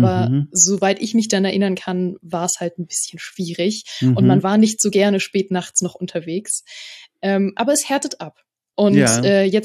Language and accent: German; Berlin, Germany; born there; Ich habe immer in Berlin gelebt. Ich bin in Berlin geboren worden und habe da meine Wohnung gehabt in der Nähe von der Uni.